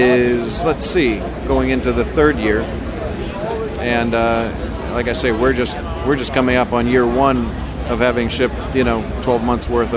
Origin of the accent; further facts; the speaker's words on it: Ogunquit, Maine, United States; I grew up in Ogunquit, Maine, in the restaurant and nightclub business